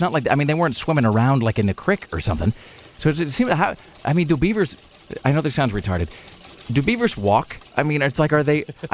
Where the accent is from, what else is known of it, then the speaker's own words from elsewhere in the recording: Washington, United States; now in Portland, United States; because I grew up in Washington and I spent some time in Portland, but I didn't grow up in Portland.